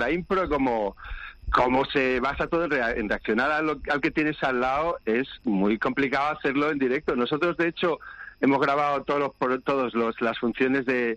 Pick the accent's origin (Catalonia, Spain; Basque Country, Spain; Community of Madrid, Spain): Community of Madrid, Spain; Madrid; Yo soy de aquí, yo soy de Carabanchel.